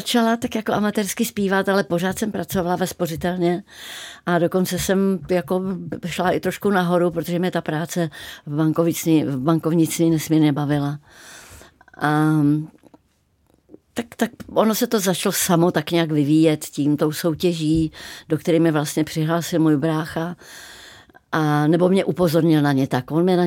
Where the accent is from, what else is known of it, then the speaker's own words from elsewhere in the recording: Ostrava, Moravian-Silesian Region, Czechia; ale jsem opravdu z Ostravy, z Ostravy 10 ze čtvrti, která se jmenovala Hrušov